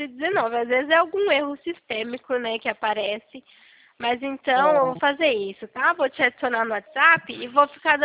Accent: Americana, São Paulo, Brazil; Não, eu sou aqui do interior de São Paulo, de Americana.

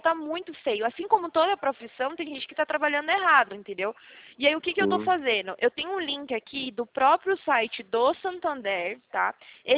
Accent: Bahia, Brazil; also born or lived in South Brazil; now in São Paulo, Brazil; eu nasci aí no sul, né, cresci na Bahia, agora eu tô aqui em São Paulo

